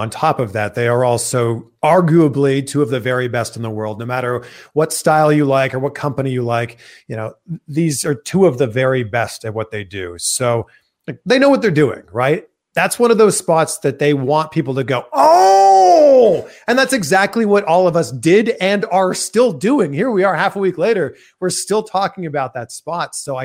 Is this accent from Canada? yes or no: yes; Toronto, Ontario, Canada; I'm not just biased because we're both from Toronto